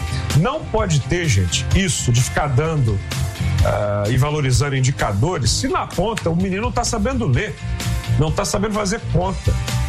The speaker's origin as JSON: {"language": "Portuguese", "town": "Belo Horizonte", "region": "Minas Gerais", "country": "Brazil", "said": "Eu sou belo-horizontino."}